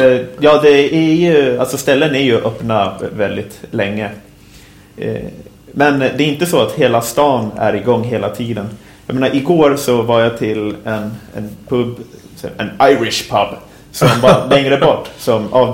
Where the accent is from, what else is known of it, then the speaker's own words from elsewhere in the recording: Tel Aviv, Tel Aviv District, Israel; Men sen när jag kom till mina hemtrakter nu, så the real Tel Aviv